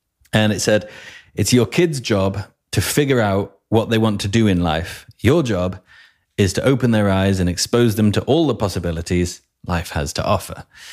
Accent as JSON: {"language": "English", "town": "Chicago", "region": "Illinois", "country": "United States", "said": "I'm from Chicago, Illinois, and I know what hotels are."}